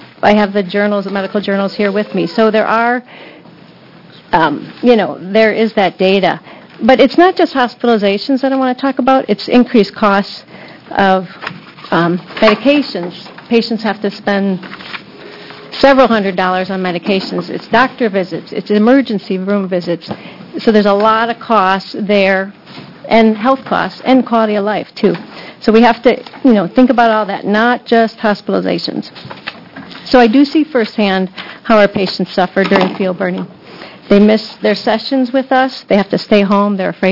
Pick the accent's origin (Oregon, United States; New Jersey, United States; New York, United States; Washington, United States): Oregon, United States; Eugene; I'm from Eugene.